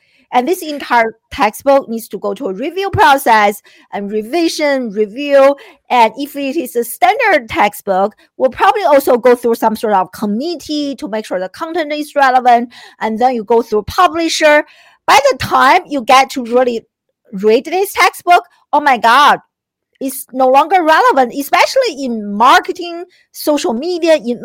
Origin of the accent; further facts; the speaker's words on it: China; I grew up in China